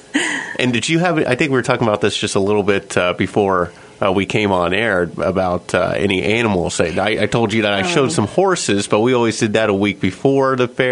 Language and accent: English; Winfield, Kansas, United States; I grew up in Winfield, of course, where we have the Cali County Fair.